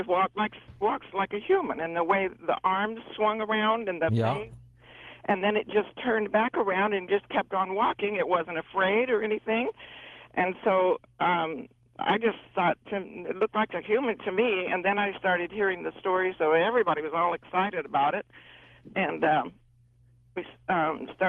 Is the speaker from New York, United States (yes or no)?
no; Yakima, Washington, United States; Well, I grew up in Yakima.